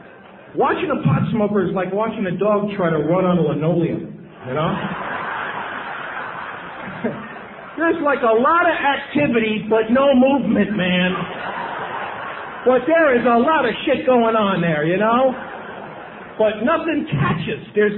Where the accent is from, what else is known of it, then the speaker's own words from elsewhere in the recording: New York City, New York, United States; Tough time growing up in the Bronx. A lot of bad stuff happened to me as a kid.